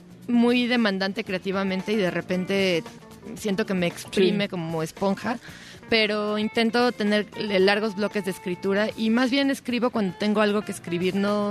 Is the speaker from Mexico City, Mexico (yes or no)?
yes; Gustavo A. Madero, Mexico City, Mexico; yo soy de Gustavo Madero, soy muy del norte de la ciudad